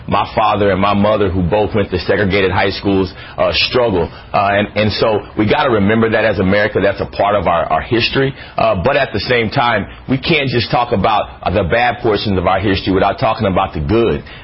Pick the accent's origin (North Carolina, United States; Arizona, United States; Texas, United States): Texas, United States; I know I'm from Texas, and I've traced my history back to Kentucky.